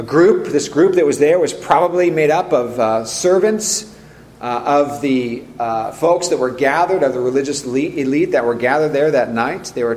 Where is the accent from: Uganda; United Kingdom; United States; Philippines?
United States; California; Now, I grew up in Silicon Valley. I didn't hear too many roosters crowing growing up.